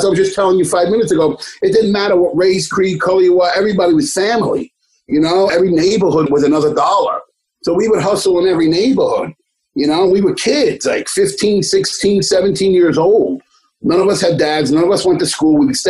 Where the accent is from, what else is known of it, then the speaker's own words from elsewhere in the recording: Bronx, New York, United States; And in my neighborhood in the Bronx, you know, it's kind of funny